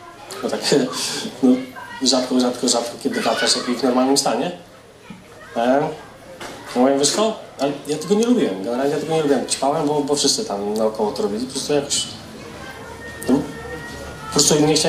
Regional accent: Grodzisk Mazowiecki, Masovian Voivodeship, Poland; z Grodziska Mazowieckiego pochodzę. Wychowałem się w takiej katolickiej rodzinie. Ze strony mamy takiej bardzo, bardzo, nawet bardzo katolickiej.

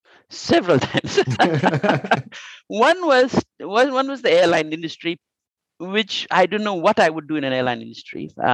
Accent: Fiji; So I come from Fiji. I do not like plastic. I love my blue water, blue ocean.

